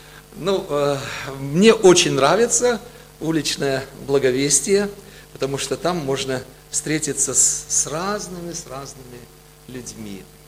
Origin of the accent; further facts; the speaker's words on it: Sacramento, California, United States; Я говорю, я тоже с Сакраменто.